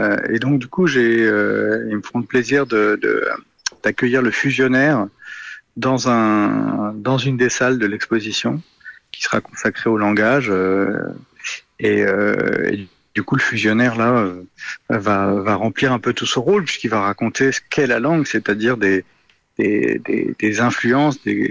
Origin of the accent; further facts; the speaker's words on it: Portugal; now in France; en tant que Portugais en France, c'est toute notre vie, ça, de toujours ressentir le manque de la famille, du pays